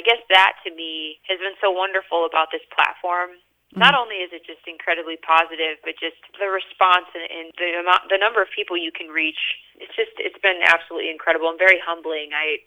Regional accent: Gaylord, Michigan, United States; I'm from Gaylord, Michigan originally.

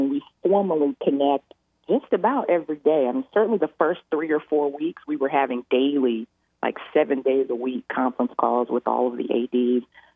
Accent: Madison, Alabama, United States; And I say, "Oh, I'm from the Huntsville area. I'm from Madison." I'm really proud of that.

